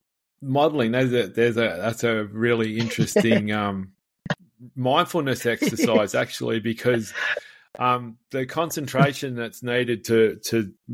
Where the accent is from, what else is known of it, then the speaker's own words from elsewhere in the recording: Melbourne, Victoria, Australia; I was in the Air League as a kid when I was growing up in Melbourne